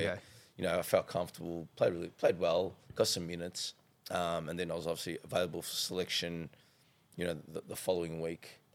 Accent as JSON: {"language": "English", "country": "Australia", "said": "Like, we're, as a race, as an Australian people, we're actually quite nice and quite friendly."}